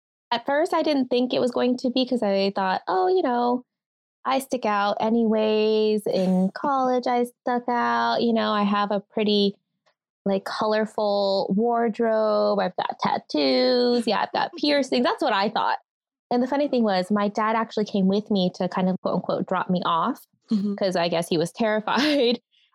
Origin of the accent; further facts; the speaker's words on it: United States; born there; They are immigrants from Vietnam, and I was born in the United States.